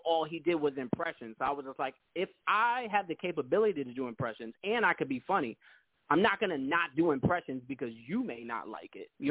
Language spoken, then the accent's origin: English; West Haven, Connecticut, United States; I grew up in West Haven, graduated in West Haven, like in high school, and then I lived in New Haven for like 10 years after that.